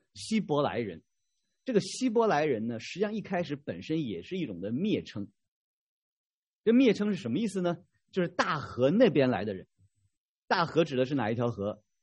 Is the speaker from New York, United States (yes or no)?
yes; New York, United States; 我就原来就来自那个地方，啊，我原来就在美国这个纽约上州啊，啊，昨天还有人好几个人问我啊，你从纽约那个大地方来，我不是从个很小的地方啊，开车离纽约市要6个小时呢，啊，很小的地方。